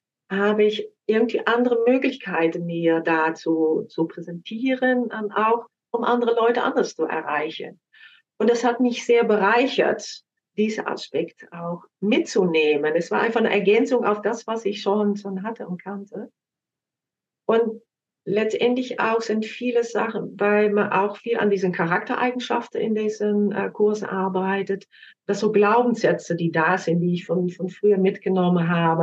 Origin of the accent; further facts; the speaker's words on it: Netherlands; German is a second language; now in Germany; Ich komme ursprünglich aus Holland. Das wird man vielleicht auch mal zwischendurch hören.